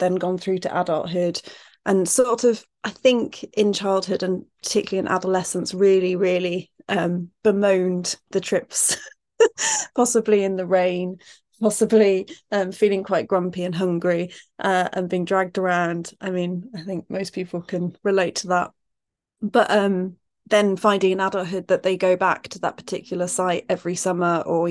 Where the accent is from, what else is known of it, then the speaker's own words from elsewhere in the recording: Connacht, Ireland; So I grew up in Ireland, in County Galway, but we used to spend a lot of time going to the Burren